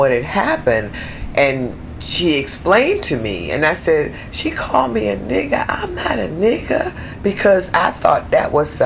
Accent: Detroit, Michigan, United States; moved away as an adult; now in Atlanta, United States; I was born in Detroit, Michigan.

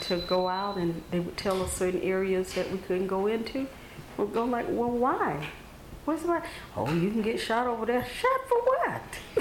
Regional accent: Alabama, United States; I've never seen a woman growing up in Alabama get to fighting, but just to see that women will fight.

